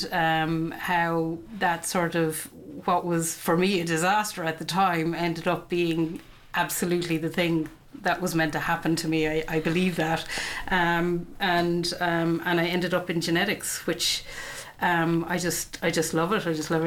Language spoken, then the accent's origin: English; Munster, Ireland; now in Cork, Ireland; So I'm a Cork graduate. I'm originally from Tipperary. We live just outside Cork